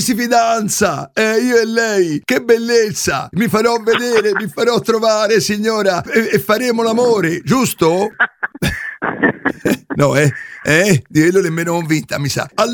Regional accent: Castellazzara, Tuscany, Italy; e io sono di Castellazzara anch'io, esatto. Provincia di Grosseto, certo.

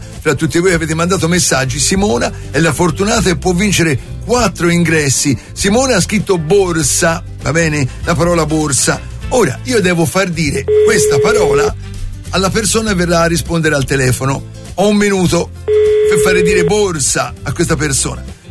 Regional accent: Livorno, Tuscany, Italy; also born or lived in Viareggio; sono livornese, poi viarellese, viarellone, come si dice, viarelluccio, ecco, di nascita

